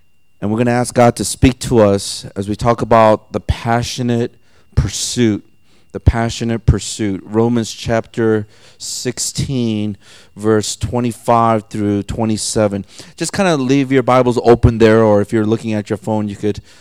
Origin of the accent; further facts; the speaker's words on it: South Korea; now in United States; I'm Korean, you know. I'm originally from Korea. And they go, oh. Then I go, then America. You know, I'm Korean-American.